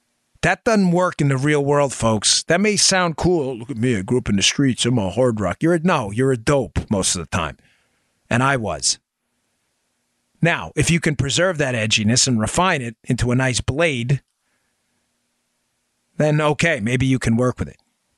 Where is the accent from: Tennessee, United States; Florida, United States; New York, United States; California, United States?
New York, United States; I grew up in New York but the streets weren't exactly the coziest.